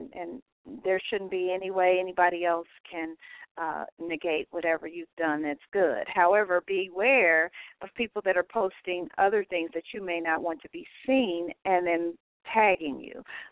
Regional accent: Kansas City, Missouri, United States; I'm from Kansas City, as most of you know

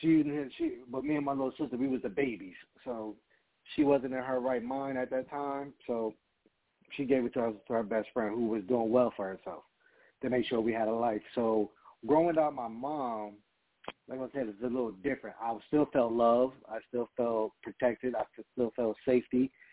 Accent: Montclair, California, United States; born there; Okay, so, yeah, I was born in Montclair, California, which is basically near L.A. County.

